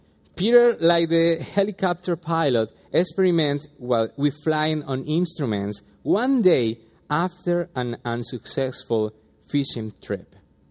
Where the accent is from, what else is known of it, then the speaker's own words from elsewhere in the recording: Colombia; English is a second language; I remember in Colombia, I'm from Colombia